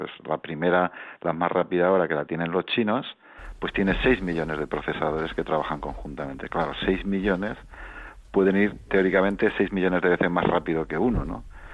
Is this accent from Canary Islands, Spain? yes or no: no; Aragon, Spain; mi tierra, que es Aragón